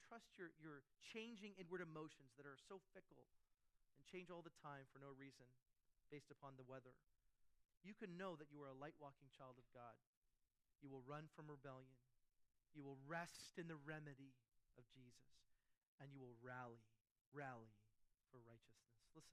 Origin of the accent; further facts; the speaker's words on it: Canada; I'm a Canadian, I'm native to this land